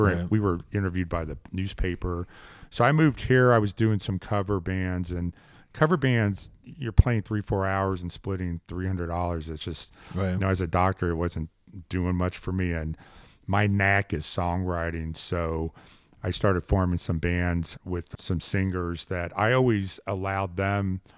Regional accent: Indianapolis, Indiana, United States; Yeah, I'm from Indianapolis.

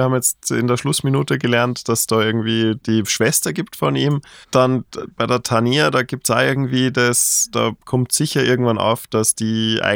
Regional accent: Salzburg, Austria; born there; Ich meine, als gebürtiger Salzburger ist man ja aufgewachsen mit dem Tod des alten reichen Mannes, nicht?

